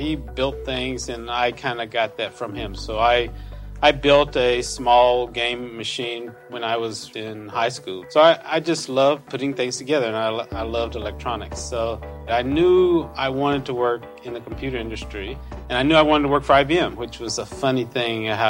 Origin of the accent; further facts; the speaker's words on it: Tennessee, United States; I grew up in Tennessee. Went to the University of Tennessee, always wanting to work in computers.